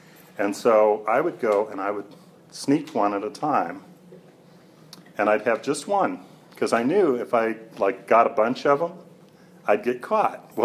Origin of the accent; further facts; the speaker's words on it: Seattle, Washington, United States; also born or lived in Arizona; now in Atlanta, United States; I grew up in Seattle, Washington. I lived there for about 29 years. Then I moved to Arizona for 5 years, and then I've been in Atlanta for 15 years.